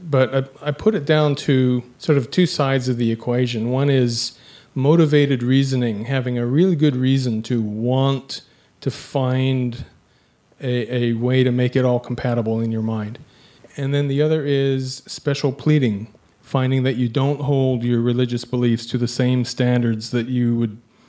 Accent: Arizona, United States; Well, my family was from Utah, but we were living in Arizona. I grew up in Arizona.

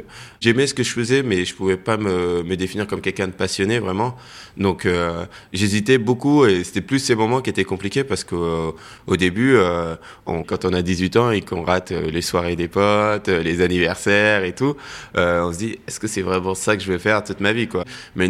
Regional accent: Tournan-en-Brie, Île-de-France, France; J'ai grandi en Seine-et-Marne. À Tournambry, donc c'est une toute petite ville qui est au cœur de la Brie.

